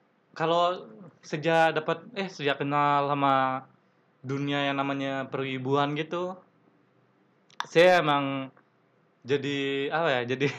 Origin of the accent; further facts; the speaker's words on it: West Nusa Tenggara, Indonesia; karena waktu itu di daerah saya di Lombok nggak ada ini apa namanya